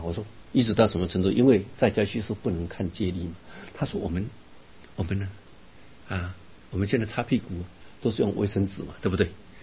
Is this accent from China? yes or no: no; Taiwan; 那个我们台湾人都是那渔船啊